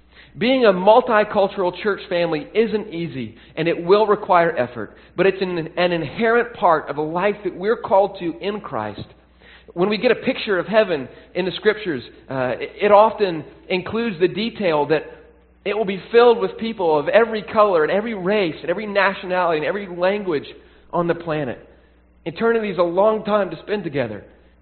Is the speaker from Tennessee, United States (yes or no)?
yes; Tennessee, United States; also born or lived in Baltimore; I grew up in Tennessee in the 1980s and the 1990s. I grew up in churches that were pretty much all white.